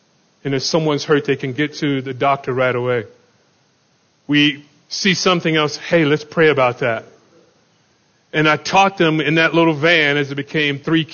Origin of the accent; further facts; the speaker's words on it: Florida, United States; now in California, United States; Yeah, and I remember the time we were together, and we were going to Florida, where I grew up from in the States, and visiting from California, and we had the 3 of them together.